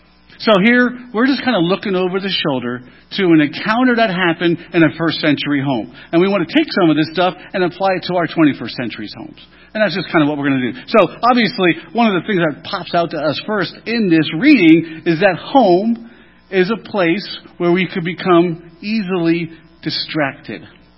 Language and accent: English; East Coast, United States; I'm from the East Coast, sorry.